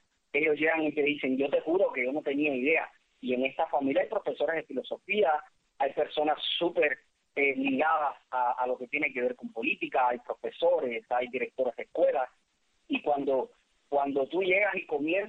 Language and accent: Spanish; Cuba